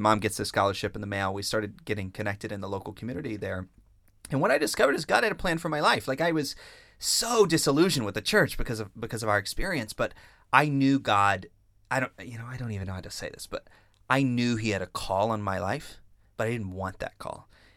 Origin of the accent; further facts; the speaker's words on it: Deep South, United States; I grew up in the Deep South in the United States. We were in church every time the doors were open. You know, it was part of our culture